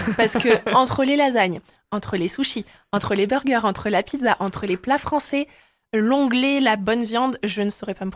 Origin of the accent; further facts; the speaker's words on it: Auvergne-Rhône-Alpes, France; Alors, je suis une vraie auvergnate, hein, pour le coup.